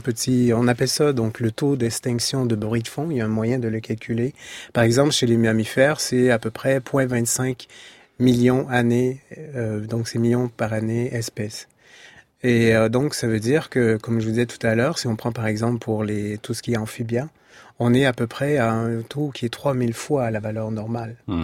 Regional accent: United States; French is a second language; c'est mon pays d'origine, donc en Amérique

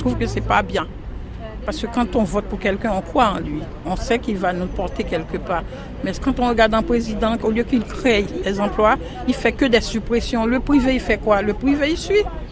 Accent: Haiti; now in France; c'est pas par rapport à là où j'ai grandi, mon pays, on dit toujours c'est mieux que rien. Je suis d'origine haïtienne, naturalisée française.

